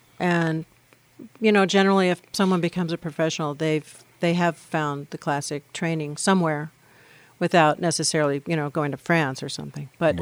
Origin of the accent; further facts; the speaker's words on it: St. Louis, Missouri, United States; Well, I grew up mostly in St. Louis.